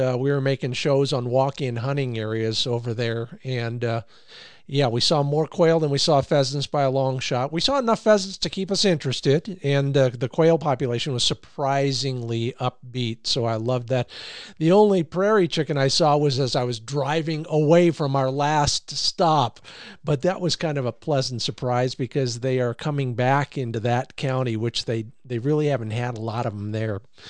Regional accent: Oregon, United States; including my home state of Oregon

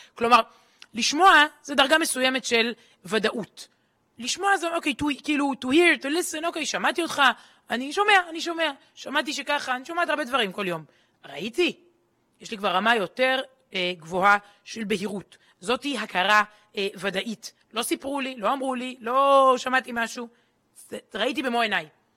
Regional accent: Jerusalem, Jerusalem District, Israel; רבותיי, אנחנו ירושלמים.

